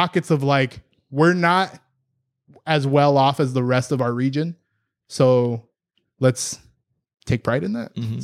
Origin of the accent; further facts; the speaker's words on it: Pomona, California, United States; I love being able to say that I'm from Pomona.